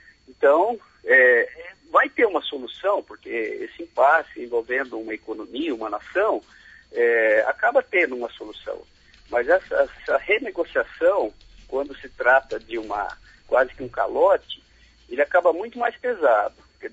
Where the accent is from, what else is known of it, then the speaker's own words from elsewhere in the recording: Brazil; como nós aqui, os vizinhos, que somos brasileiros.